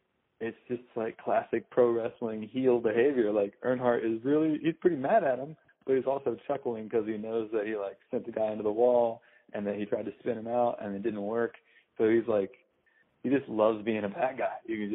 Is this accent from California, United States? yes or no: yes; California, United States; I mean, we're both from Central California. It's a rural area